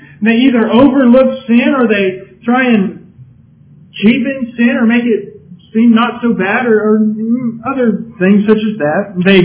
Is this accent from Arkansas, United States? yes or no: no; California, United States; I was raised in California, and I ask that you don't hold that against me. I lived there for about 17 years, but I wasn't totally corrupted by them